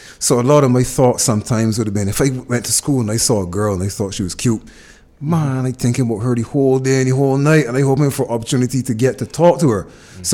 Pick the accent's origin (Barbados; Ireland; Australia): Barbados; while I grew up here in Barbados, this is something I was told. I didn't come to Barbados and make this up.